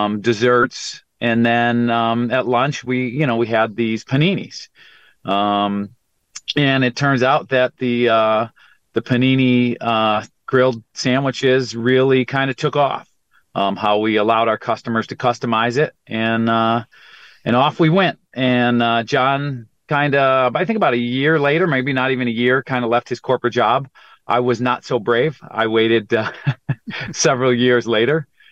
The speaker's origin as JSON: {"language": "English", "region": "Massachusetts", "country": "United States", "tie": "born or raised there", "said": "We grew up in East Forest Park."}